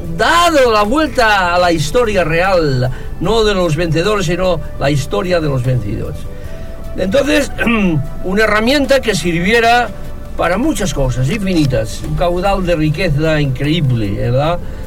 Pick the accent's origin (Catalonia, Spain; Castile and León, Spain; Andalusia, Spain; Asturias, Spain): Catalonia, Spain; y que fuimos los españoles, y malas lenguas dicen que era de mi tierra